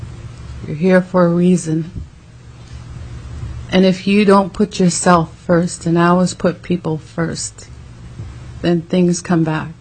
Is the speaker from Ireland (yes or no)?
no; Angoon, Alaska, United States; I come from Angoon, a little village south of here.